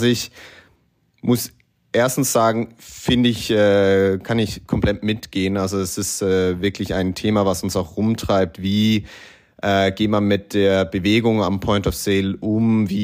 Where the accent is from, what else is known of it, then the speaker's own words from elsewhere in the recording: Switzerland; Ich war als Schweizer